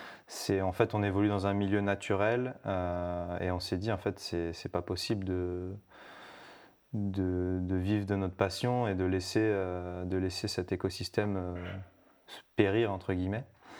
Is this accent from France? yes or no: yes; Millau, Occitanie, France; je suis originaire de Millau dans l'Aveyron.